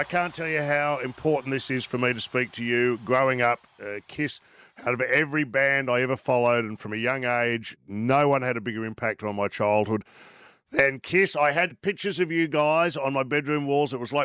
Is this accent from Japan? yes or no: no; Melbourne, Victoria, Australia; you played my hometown of Melbourne